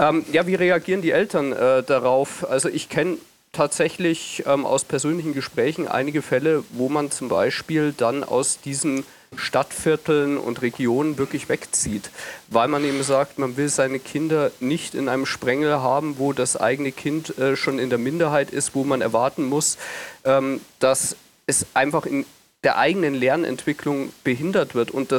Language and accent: German; Munich, Bavaria, Germany; Ich bin Münchner.